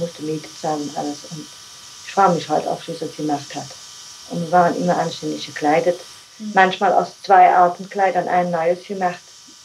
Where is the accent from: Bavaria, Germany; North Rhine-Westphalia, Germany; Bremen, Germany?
North Rhine-Westphalia, Germany; Roitzheim; born there; Ich bin in Reutzheim geboren. Und ich bin dann 46 eingeschult worden nach Kuchenheim. Und wir sind Anfang 47 nach Reutzheim angekommen.